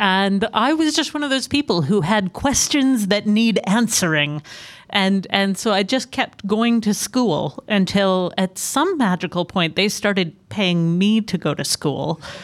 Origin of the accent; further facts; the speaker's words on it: Edmonton, Alberta, Canada; Yeah, so I grew up in Edmonton, Alberta, Canada, so way up in the north of Canada where winter is almost never ending.